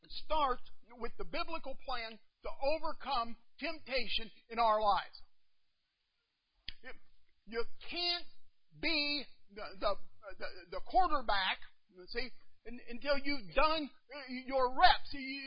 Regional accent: West Virginia, United States; I mean, I'm from West Virginia, but I know better than that, you know?

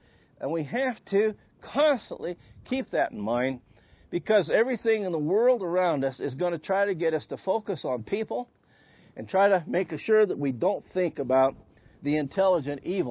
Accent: Montana, United States; growing up in Southwest Montana, and we're in the Butte area.

